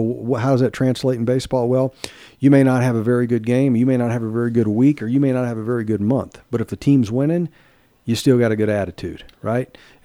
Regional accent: Wichita, Kansas, United States; born there; You know, my parents are from Kansas. I was born in Wichita.

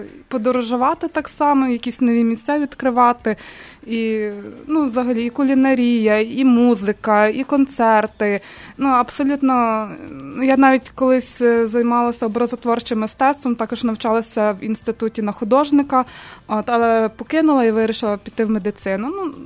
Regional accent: Kremenets, Ternopil Oblast, Ukraine; Так, я з Тернопільської області, з міста Кременець.

